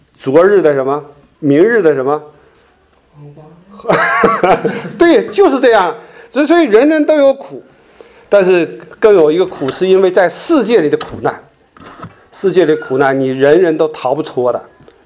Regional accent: Shenyang, Liaoning, China; 他是我们沈阳人呐、啊。

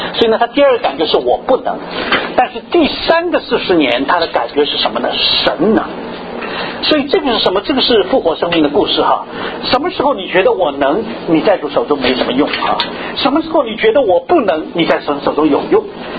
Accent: China; 我们中国人的英雄那个鲁智深是要3拳才打死一个人

